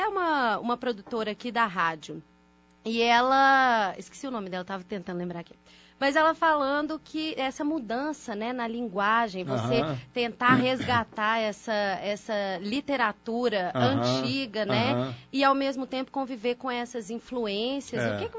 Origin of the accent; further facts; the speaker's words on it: Inimutaba, Minas Gerais, Brazil; also born or lived in Curvelo; eu, né, que nasci, uhum, em Curvelo, porque em Inimutaba, uhum, não tinha hospital.